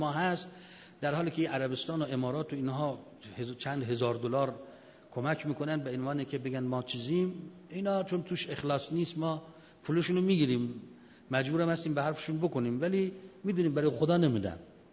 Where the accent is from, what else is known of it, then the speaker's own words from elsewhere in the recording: Iran; ما از ایران آمدیم چند دقیقه صحبت کنیم